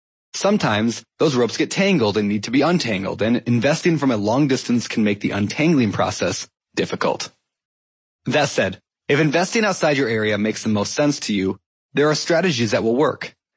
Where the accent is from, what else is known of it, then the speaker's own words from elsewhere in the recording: Minnesota, United States; moved away; I grew up in Minnesota until my college sweetheart took me out west. So today, I would not be opposed to investing back in my homeland.